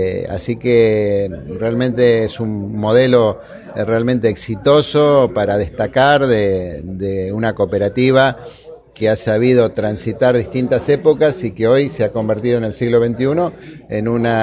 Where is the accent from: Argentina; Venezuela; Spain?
Argentina; Santa Fe; no podemos menos que sentirnos orgullosos como santafesinos